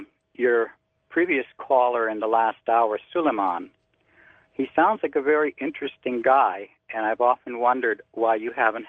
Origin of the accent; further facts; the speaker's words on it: Detroit, Michigan, United States; And in growing up in Detroit, my grandparents lived around the corner from Jimmy Hoffa.